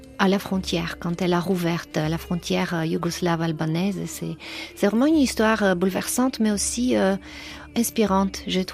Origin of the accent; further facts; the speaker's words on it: Bulgaria; moved away; also born or lived in New Zealand; J'ai grandi en Bulgarie, après en Nouvelle-Zélande, mais ce thème de l'immigration sériale, un peu, ça court dans les familles.